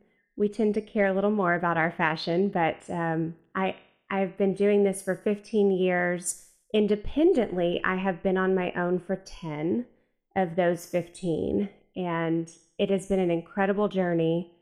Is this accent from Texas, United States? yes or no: yes; Texas, United States; I grew up in East Texas with two amazing grandmothers that were incredibly high fashion for our time and place.